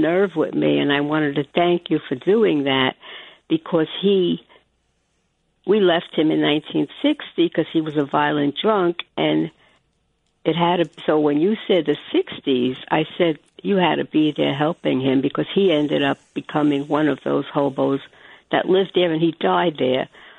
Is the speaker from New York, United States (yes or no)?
yes; New York City, New York, United States; At that time, we called them bums. I came from Mott Street.